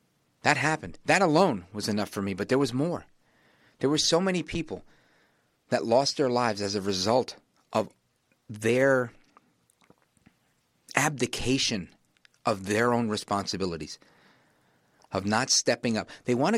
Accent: United States; I am an American of Puerto Rican heritage. Big shout out to all of my Boricuas and Latinos out there

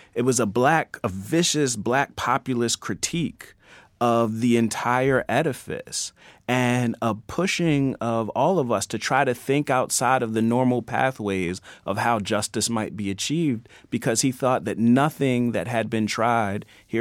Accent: Baltimore, Maryland, United States; I grew up in Baltimore

